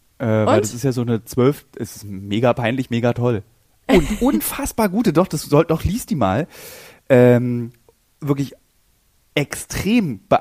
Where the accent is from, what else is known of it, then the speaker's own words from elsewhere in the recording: Berlin, Germany; da muss ich jetzt tatsächlich mal auch als Berliner sagen